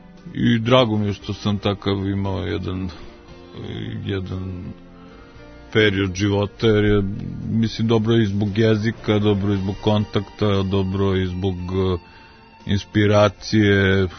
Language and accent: Serbian; Belgrade, Serbia; ja sam pisac iz Beograda